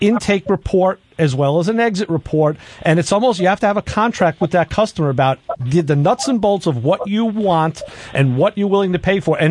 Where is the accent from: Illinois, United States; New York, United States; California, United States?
New York, United States; Hey, we're from New York.